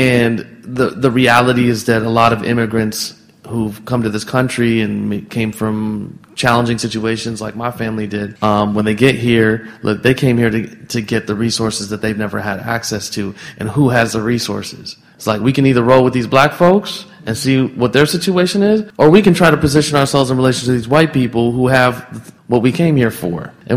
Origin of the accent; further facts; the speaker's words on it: Springfield, Ohio, United States; this was true in my hometown in Springfield, Ohio, there's a black American mosque and there's an immigrant mosque or ethnic mosque, right? And you know, I remember growing up